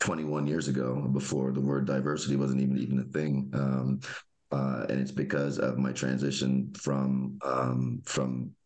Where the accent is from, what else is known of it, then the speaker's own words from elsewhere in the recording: Jamaica; Originally from the island of Jamaica.